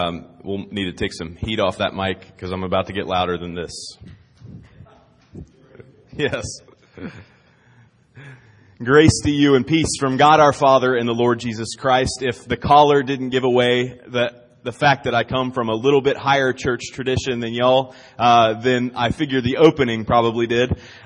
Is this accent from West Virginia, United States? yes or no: yes; West Virginia, United States; I grew up in West Virginia, grew up in the middle of nowhere in Calhoun County, West Virginia.